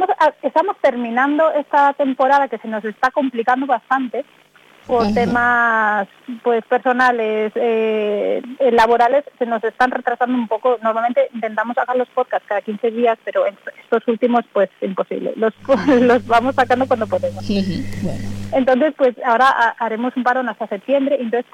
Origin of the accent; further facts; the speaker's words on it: Galicia, Spain; Para mí, que soy gallega, el gallego es un elemento identitario fundamental. No existe la identificación como gallega si no está el gallego.